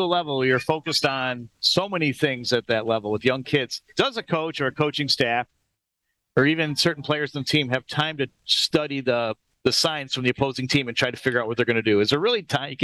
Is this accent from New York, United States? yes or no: yes; Buffalo, New York, United States; I'll share a memory of Robin Yount that was unique to me growing up in Buffalo.